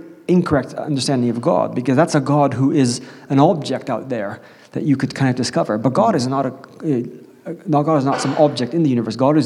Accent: Gabon; In Gabon, Central Africa. So, you know, growing up in Gabon, Central Africa

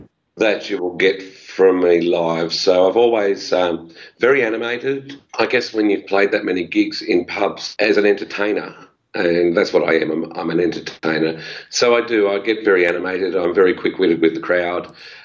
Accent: New South Wales, Australia; I grew up on the farming flats at the foot of the Blue Mountains west of Sydney, somewhere between Penrith and Richmond.

